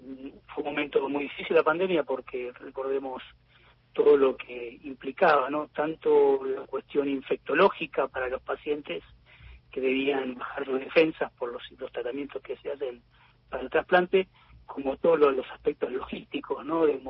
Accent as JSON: {"language": "Spanish", "country": "Argentina", "said": "Es algo que tenemos que enorgullecer como argentinos"}